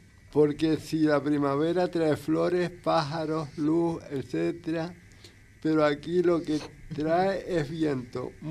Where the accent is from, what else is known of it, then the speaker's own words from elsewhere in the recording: Gran Tarajal, Canary Islands, Spain; como sabe la gente de Gran Tarajá, que soy de Gran Tarajá